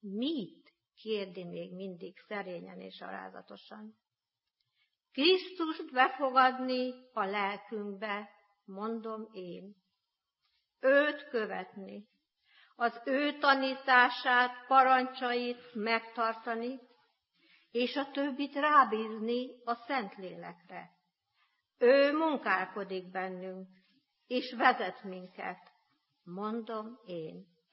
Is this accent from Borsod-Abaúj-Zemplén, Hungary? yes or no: yes; Felsőregmec, Borsod-Abaúj-Zemplén, Hungary; born there; Én szintén Zemplénből, szűkebb környezetemből, Felsőregmeten születtem, és ott találtam olyan drága szülőket, akiknek a hitemet köszönhetem.